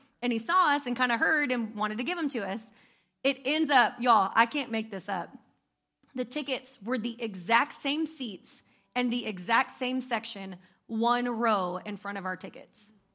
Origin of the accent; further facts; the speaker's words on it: Texas, United States; I'm like, I'm from Texas, obviously, in case you didn't hear the draw.